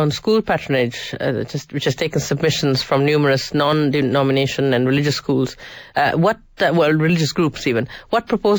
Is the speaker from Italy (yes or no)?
yes; Italy; I grew up in Italy and I was in a Catholic school and we weren't Catholics, we were Christians, but still I didn't feel very comfortable, because I was the only non-Italian child